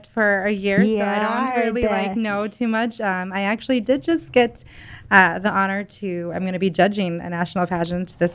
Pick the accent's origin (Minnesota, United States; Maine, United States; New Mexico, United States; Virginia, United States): Minnesota, United States; we're from Minnesota originally, and she was the NAM Miss Minnesota Princess.